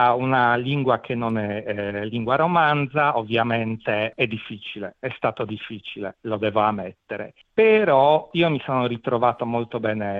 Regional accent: Poland; Italian is a second language; moved away as an adult; Sì, vengo dalla Polonia, sono nato in Polonia e ci ho vissuto per i primi 19 anni.

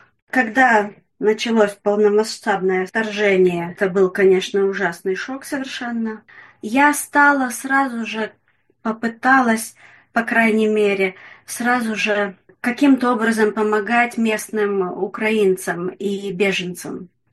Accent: Yekaterinburg, Sverdlovsk Oblast, Russia; now in Australia; Я в Австралии уже 30 лет, так что я давно и полностью австрализировалась. Вообще-то родом я из Екатеринбурга.

